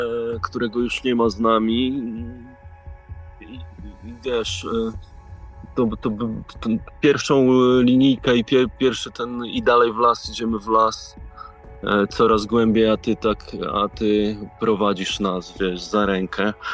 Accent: Sejny, Podlaskie Voivodeship, Poland; now in Warsaw, Poland; Sejny, Białystok, wiesz, nasze tereny

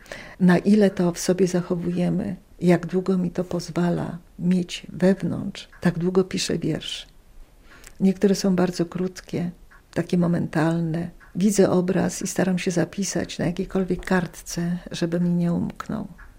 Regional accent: Podlaskie Voivodeship, Poland; Ja pochodzę z takiej dzielnicy, gdzie do mostu na Dolistówce, pochodzę z ulicy Nowowarszawskiej.

